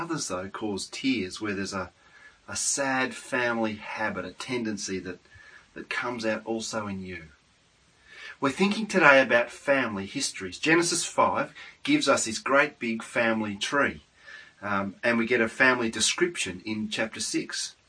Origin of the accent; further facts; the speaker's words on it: Australia; Actually, it's a question that, as an Australian, you don't want to ask too hard, dig too deep